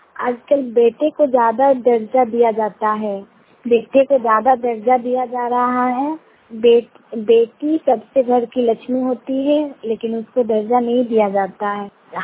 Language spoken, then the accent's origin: Hindi; Kasma Chatti, Jharkhand, India; गांव कस्मा चट्टी जिला बोकारो की निवासी हूँ।